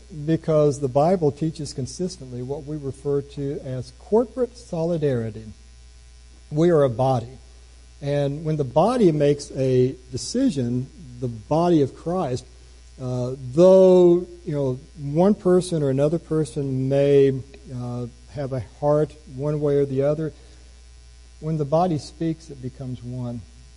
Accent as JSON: {"language": "English", "town": "Pasadena", "region": "Texas", "country": "United States", "tie": "born or raised there", "also_born_or_lived": "Huntington, West Virginia / Austin, Texas / California", "said": "I was born in Huntington, West Virginia. She was born in Baton Rouge. These are miles apart. No way this young couple's going to get together. I'm 5 years old, and we moved to Pasadena, Texas. Then we moved to Austin, Texas. Then we moved to California."}